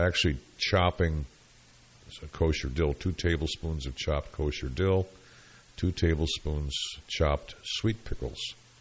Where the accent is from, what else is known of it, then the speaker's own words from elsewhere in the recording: Syracuse, New York, United States; Of course, I'm from Syracuse, so I've got to have those.